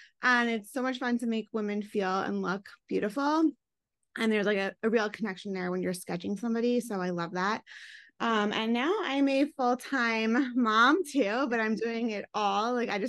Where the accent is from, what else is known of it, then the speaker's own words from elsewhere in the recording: Long Island, New York, United States; So I love New York. I'm from Long Island. But I've always wanted to come to New York.